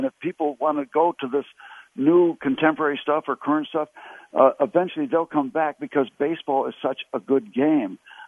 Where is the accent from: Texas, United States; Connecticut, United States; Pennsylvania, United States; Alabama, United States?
Connecticut, United States